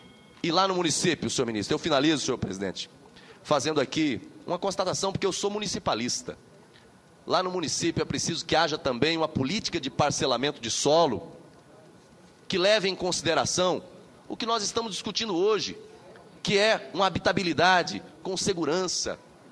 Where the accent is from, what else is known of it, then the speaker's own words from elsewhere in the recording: Brazil; como brasileiros que somos